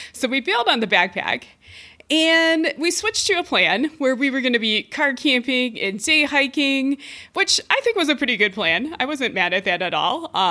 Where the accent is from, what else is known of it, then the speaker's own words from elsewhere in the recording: Colorado, United States; We're both from Colorado. We both backpack here.